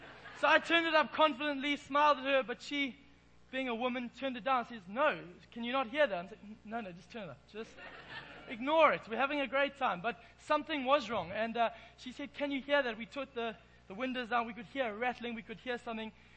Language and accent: English; England, United Kingdom; Even more than that is she comes from quite a strong Afrikaans family, and I'm an Englishman.